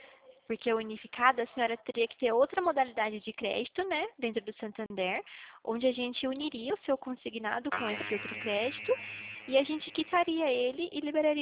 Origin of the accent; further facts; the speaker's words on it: Rio Claro, São Paulo, Brazil; Eu sou de Rio Claro.